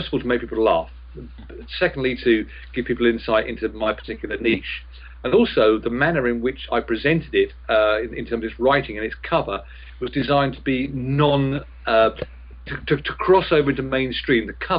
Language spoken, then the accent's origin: English; London, United Kingdom; this may surprise you, but I'm actually English. Get out. Yeah, I know. It's always a killer, that one. Born and bred in London